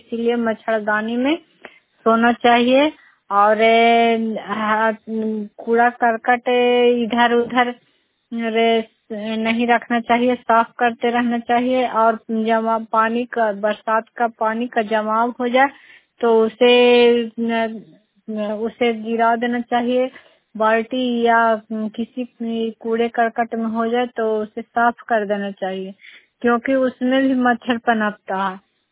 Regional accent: Bihar, India; मैं नगर नौसा प्रखंड से हूँ, नालंदा जिला से।

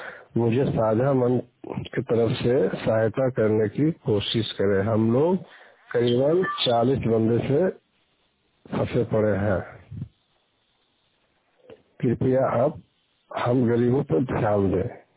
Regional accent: Jharkhand, India; now in Haryana, India; गली नंबर 4 हरियाणा से बोल रहे हैं। … मैं झारखंड के रहने वाला हूँ।

